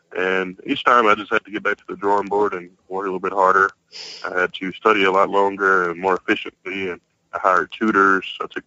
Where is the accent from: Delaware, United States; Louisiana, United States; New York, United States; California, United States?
Louisiana, United States; So those were some of the challenges that I faced growing up in Louisiana.